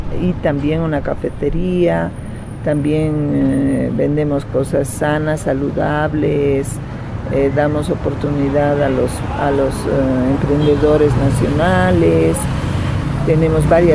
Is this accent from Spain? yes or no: no; La Paz, Bolivia; Yo de La Paz, sí.